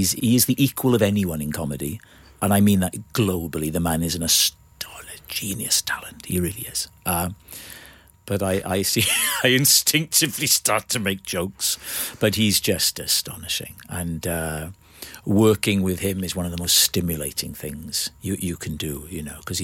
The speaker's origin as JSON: {"language": "English", "region": "Wales", "country": "United Kingdom", "said": "I said, I think we come from North Wales."}